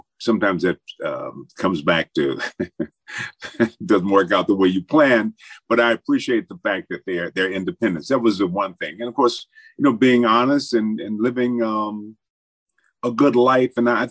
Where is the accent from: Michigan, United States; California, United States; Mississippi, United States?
Michigan, United States; Benton Harbor; I grew up in Benton Harbor, Michigan, and in an area where most of the kids in my neighborhood, they had fathers